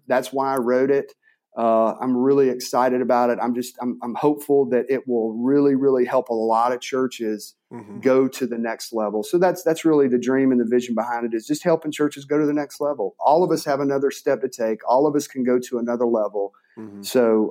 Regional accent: Mississippi, United States; I'm a very simple guy. I'm from Mississippi.

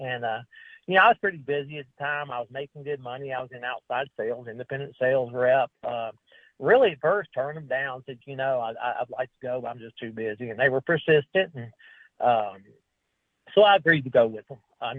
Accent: Memphis, Tennessee, United States; I grew up in Memphis. I lived in Memphis until I was around 32 years old.

